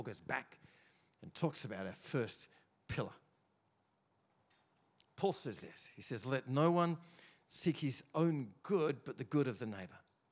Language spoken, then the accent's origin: English; Australia; You think, oh, we're from the West. We're from Australia. We're a Christian country. So everything we do then is okay. It's normal.